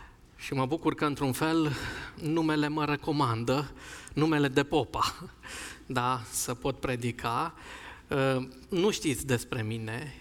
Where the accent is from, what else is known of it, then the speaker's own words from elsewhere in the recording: Sibiu, Sibiu County, Romania; sunt sibian, locuiesc în Sibiu, dar fac naveta în Cluj.